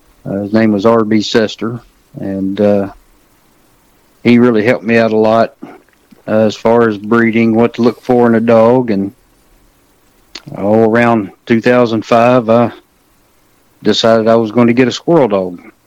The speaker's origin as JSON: {"language": "English", "town": "Danville", "region": "Kentucky", "country": "United States", "lives_now": "Dexter, United States", "said": "I'm originally from Central Kentucky, Danville, Kentucky, and I moved down here to Dexter, Kentucky about 2 years ago."}